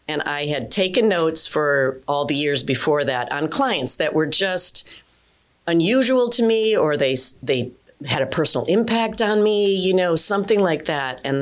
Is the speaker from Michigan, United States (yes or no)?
no; Illinois, United States; also born or lived in Chicago; I was born in Chicago, Illinois, actually raised in the suburbs, moved down to Chicago when I was about 20.